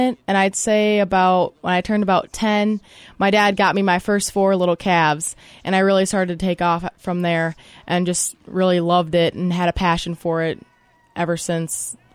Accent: Springfield, United States; And then myself and my brother Maverick. And we're from Springfield.

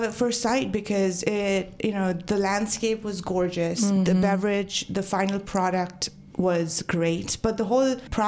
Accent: Mumbai, Maharashtra, India; So I'm born and raised in Mumbai.

